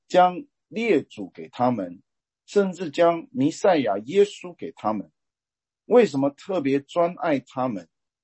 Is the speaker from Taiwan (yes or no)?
yes; Taiwan; 我从台湾来的，我那个时代呢